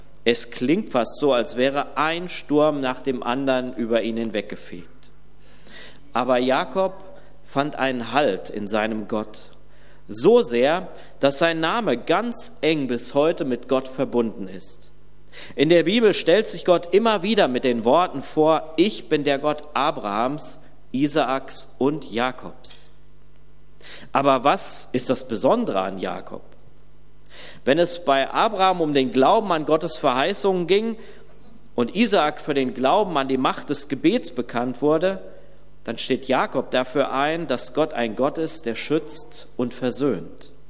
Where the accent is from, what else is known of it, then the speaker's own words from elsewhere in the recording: Hagen, North Rhine-Westphalia, Germany; in Hagen, wo ich aufgewachsen bin, steht ein Baum, der schon weit über 1000 Jahre alt ist.